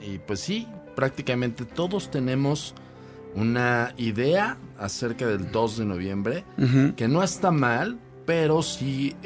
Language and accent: Spanish; Mexico; Todos y cada uno de nosotros nos identificamos como mexicanos